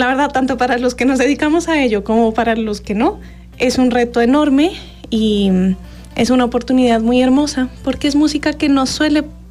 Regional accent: Colombia; now in Mexico; yo soy colombiana uh-huh. de nacimiento, llevo aquí en México casi 11 años.

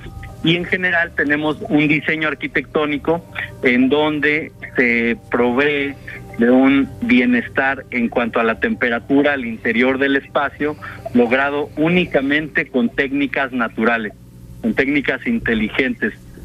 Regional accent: Morelos, Mexico; nos deben de hacer sentir orgullosos como morelenses y como mexicanos

